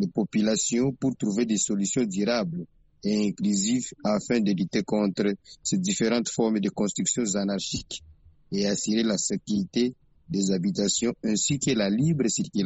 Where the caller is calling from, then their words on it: Bukavu, South Kivu, DR Congo; ici chez nous à Bukavu, en République démocratique du Congo